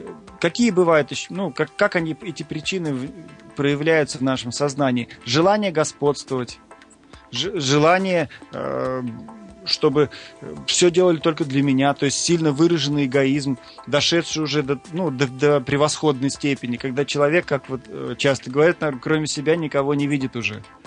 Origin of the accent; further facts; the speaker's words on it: Astrakhan, Astrakhan Oblast, Russia; там, где я жил, я родился в Астрахани